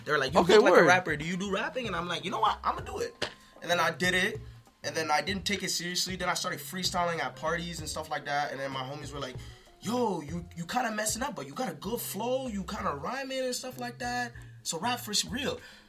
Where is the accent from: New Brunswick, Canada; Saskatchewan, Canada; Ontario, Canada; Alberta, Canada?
New Brunswick, Canada; also born or lived in Egypt; I'm 24. Mm-hmm. I'm from New Brunswick, Canada. And I'm born in Egypt, Africa.